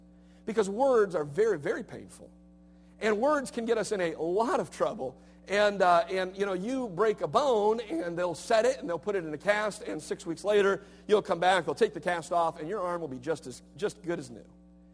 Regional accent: Cleveland, Ohio, United States; I grew up on West 128th Street in Cleveland, Ohio. And we had lots of friends in the neighborhood.

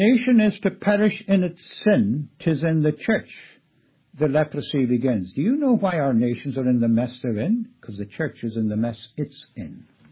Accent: Ireland; born there; I was born in Ireland, but I have a love for England. But I have a love for Ireland as well. Because you see, I wasn't a Roman Catholic, but I was brought up in the midst of popery

